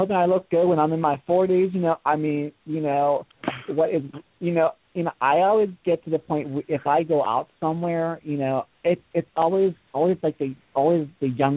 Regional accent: Pennsylvania, United States; accent: Pennsylvania twang; I mean, you know, I really can't really place my accent, but it's that kind of, you know, Pennsylvania twang kind of accent, or whatever you want to call it.

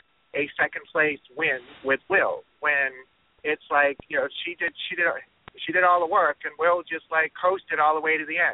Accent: Boston, Massachusetts, United States; we're both from Boston.

